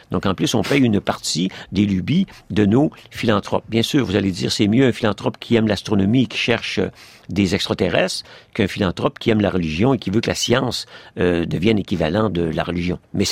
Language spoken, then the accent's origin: French; Canada; Par exemple, chez nous, au Canada